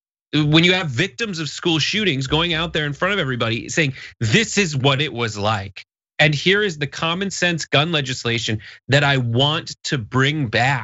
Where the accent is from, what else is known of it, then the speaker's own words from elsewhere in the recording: Florida, United States; I'm from Florida and I'm going to Wyoming where they have weather.